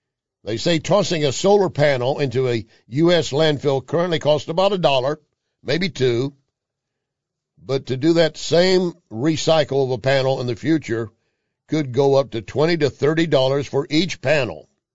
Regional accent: Texas, United States; Now, I'm a Texan, and I know where Sweetwater is.

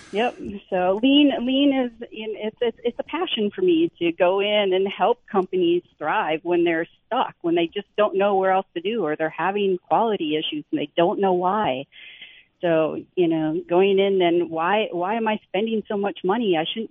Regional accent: Minnesota, United States; I grew up on them, listening to them driving around in the back roads of, I'm from Minnesota, so on the back roads of Minnesota.

